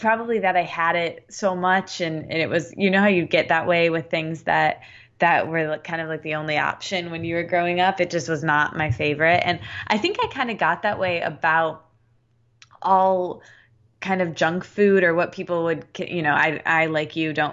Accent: Midwest, United States; I'm Midwestern. I grew up in the Midwest, and I still live there now. Not where I grew up, but in the Midwest.

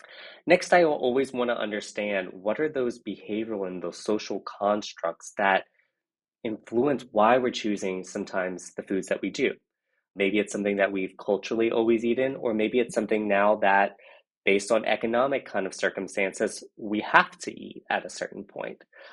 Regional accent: Louisiana, United States; So I come from South Louisiana, where we have some wonderful cuisine.

